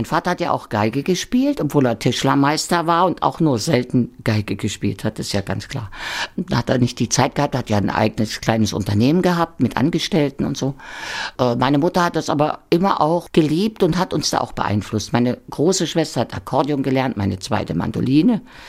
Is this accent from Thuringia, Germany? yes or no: yes; Thuringia, Germany; Und ich bin in Thüringen groß geworden und in einem Zuhause, das sehr die Musik geliebt hat.